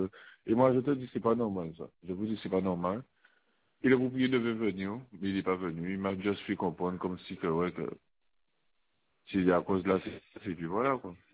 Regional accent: Guadeloupe, France; Mais je suis un Guadeloupéen, je connais comment ça se passe.

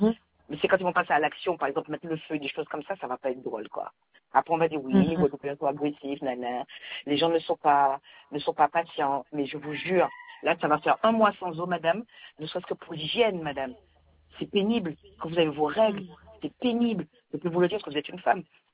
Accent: Martinique; d'autant plus pénible pour moi en tant que Martiniquaise. Parce qu'en Martinique, il y a quelques petits problèmes d'eau

